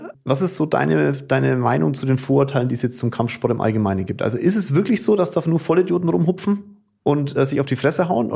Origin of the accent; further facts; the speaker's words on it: Kulmbach, Bavaria, Germany; ich komme aus Kulmach, weißt du, da gab es ein Fitnessstudio